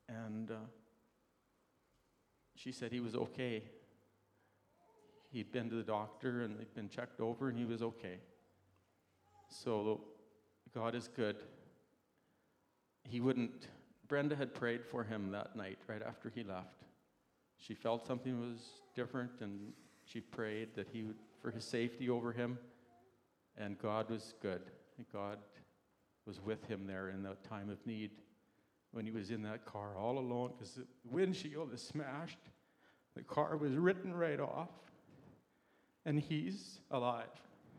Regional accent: Barrhead, Alberta, Canada; I think I was in Barrhead, my hometown, with my mom and brothers.

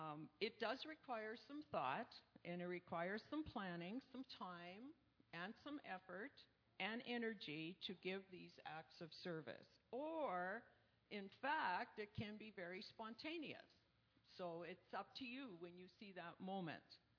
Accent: Edo, Nigeria; We left Edo State, which is my hometown, at about 6 p.m. on that day.

